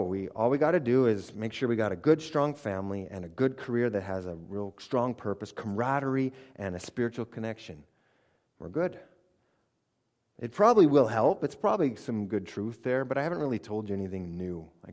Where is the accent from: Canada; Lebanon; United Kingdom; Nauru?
Canada; now in United States; And I was from Canada in the States, so I put a bunch of flags on it, or a bunch of maple leaves.